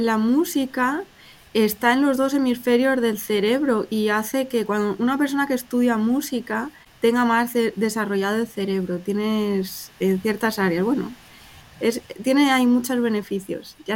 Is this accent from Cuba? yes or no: no; Spain; now in Houston, United States; Nuestros tres hijos han nacido aquí en Houston, así que ellos dicen que son de Houston, Texas, y pues yo soy de España, son 3 países diferentes. Yo hablo español y también inglés, he estudiado francés, aunque no lo hablo fluido